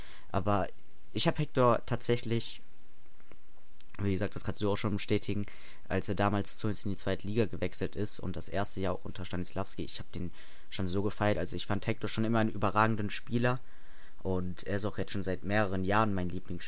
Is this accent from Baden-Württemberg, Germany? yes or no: no; Cologne, North Rhine-Westphalia, Germany; als Kölner hast du immer Podolski, klar.